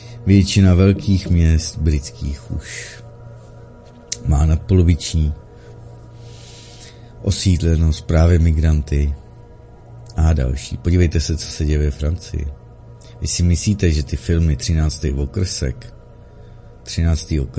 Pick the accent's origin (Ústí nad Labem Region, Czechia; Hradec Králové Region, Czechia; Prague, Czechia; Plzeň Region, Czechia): Ústí nad Labem Region, Czechia; Kadaň; žiju v Kadani, prakticky celý život jsem žil na Bčku